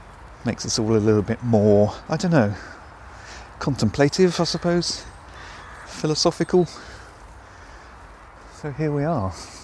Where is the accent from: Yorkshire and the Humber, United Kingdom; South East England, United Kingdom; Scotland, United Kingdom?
South East England, United Kingdom; I grew up in Surrey in a forest. Not literally in a forest, we lived in a house, but the house was in a forest, and through the back bedroom windows you could see the whole of West London.